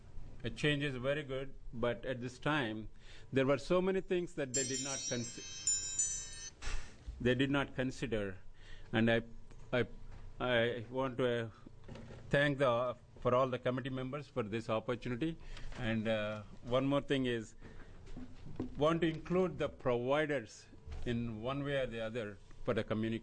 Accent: Astoria, United States; I'm from Astoria.

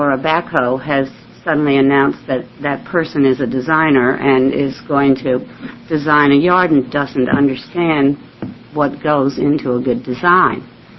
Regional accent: Portland, Oregon, United States; I'm from the Portland area

